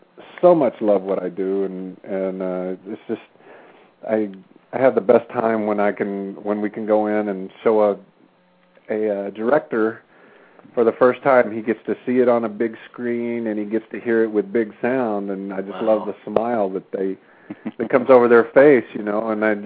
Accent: Texas, United States; I'm from Texas, so I wanted to record

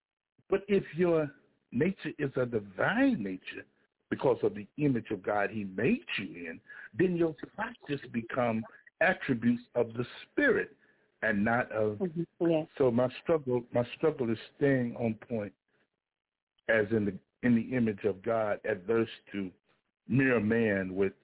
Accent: Little Rock, Arkansas, United States; from Little Rock, Arkansas.

